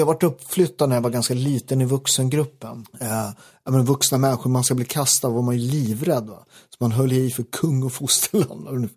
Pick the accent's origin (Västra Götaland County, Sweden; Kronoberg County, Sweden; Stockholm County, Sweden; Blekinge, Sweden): Stockholm County, Sweden; Upplands Väsby; jag är uppväxt i Väsby, så vi åkte ju liksom pendeltåget.